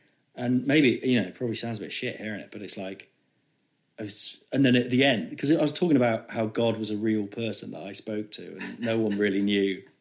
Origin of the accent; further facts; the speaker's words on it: Nottingham, East Midlands, United Kingdom; But I was from Nottingham, I thought acting was, you know, we sort of spoke like this